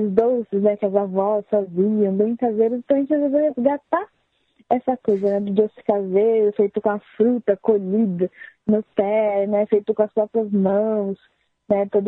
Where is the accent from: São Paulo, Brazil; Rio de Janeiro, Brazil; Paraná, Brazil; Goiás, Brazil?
São Paulo, Brazil; há mais ou menos uns 20 anos a gente veio pra cá e eu cresci aqui na Ilha do Bororé mesmo, né, vivendo nesse clima, assim, bem rural, bem de chácara.